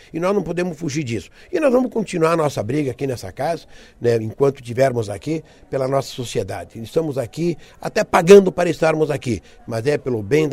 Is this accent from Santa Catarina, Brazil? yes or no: yes; Caçador, Santa Catarina, Brazil; a exemplo da minha terra, que é Caçador.